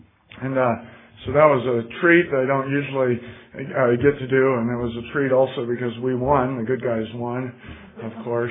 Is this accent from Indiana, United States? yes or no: yes; Indiana, United States; And that's just part of growing up in Indiana. And if you grow up in the midst of farm country, that's part of it.